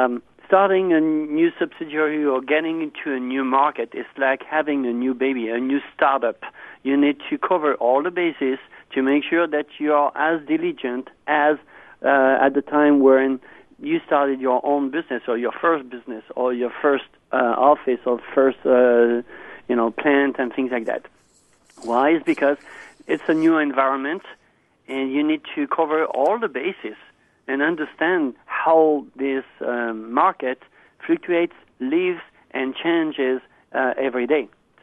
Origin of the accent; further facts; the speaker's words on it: Hauts-de-France, France; accent: French; English is a second language; now in Alabama, United States; I have a small accent. I'm not from Alabama, but from the other side of the pond, that is in France, and come from a family of manufacturers making lace in north of France until the 70s.